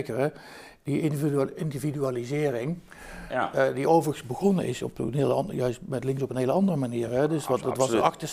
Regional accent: Eindhoven, North Brabant, Netherlands; Kijk, ik kom uit Eindhoven.

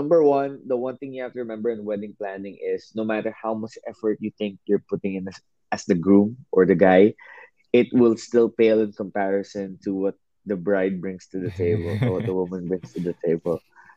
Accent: Philippines; I'm actually Indian, full-blooded Indian. just grew up in the Philippines.

